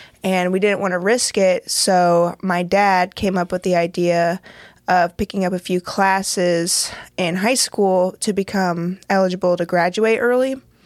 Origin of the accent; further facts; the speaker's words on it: Jerseyville, Illinois, United States; also born or lived in Muncie, United States / Edwardsville, United States / Dow, United States; I was born in Muncie, Indiana, and we were not there, not even a year. Moved to Edwardsville there for maybe a year or two, and then came to Dow, Illinois, and was there until I was 10 or 11, and then officially moved to Jerseyville